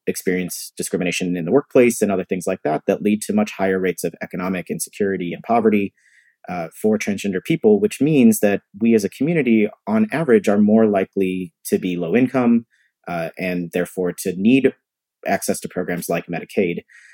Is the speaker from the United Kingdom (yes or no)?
no; Missouri, United States; So here in my home state of Missouri